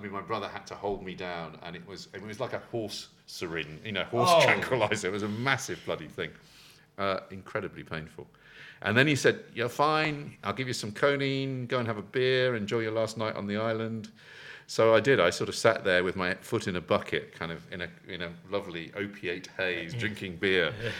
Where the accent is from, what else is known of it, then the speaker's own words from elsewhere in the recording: England, United Kingdom; So I go, and being very English, I go up to the counter and say